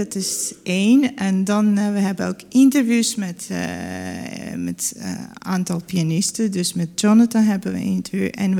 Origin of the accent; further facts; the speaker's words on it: Georgia; Want ik kom zelf uit Georgië.